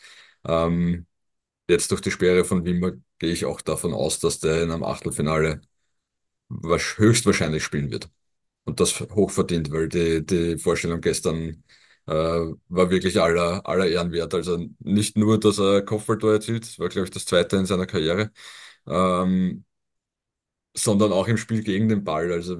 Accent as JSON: {"language": "German", "country": "Austria", "said": "Das ist eine Mentalität, die wir jetzt als Österreicher vielleicht in den vergangenen Jahrzehnten nicht so in uns getragen haben."}